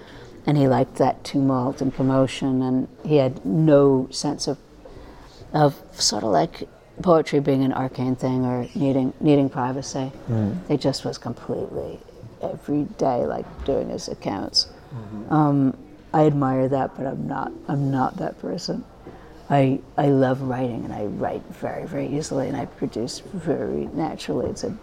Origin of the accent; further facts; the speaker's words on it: New York City, New York, United States; when I was a kid growing up in New York, I used to, running around the city